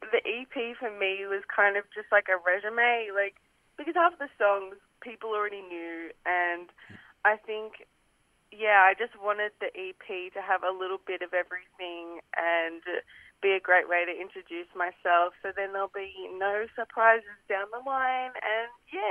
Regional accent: Bendigo, Victoria, Australia; Well, I really love that I grew up in Bendigo.

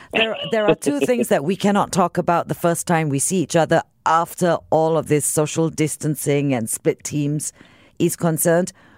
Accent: Singapore; No, I am a Singaporean parent.

